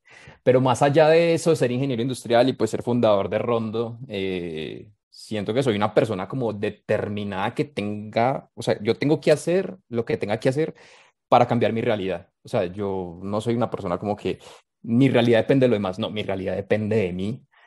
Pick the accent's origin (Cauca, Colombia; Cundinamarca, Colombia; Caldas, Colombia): Caldas, Colombia; Manizales; nací, soy colombiano, de una ciudad llamada Manizales, en el centro de Colombia, en la mitad de las montañas, donde uno está como en una coquita, no hay mar, solo piensa que el mundo se acaba después de las montañas. Soy ingeniero industrial. Toda mi familia es de allá